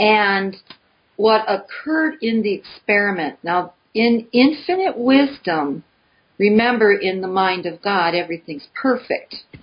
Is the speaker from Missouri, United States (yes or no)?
yes; Missouri, United States; And then, you know, I'm from Missouri. Show me.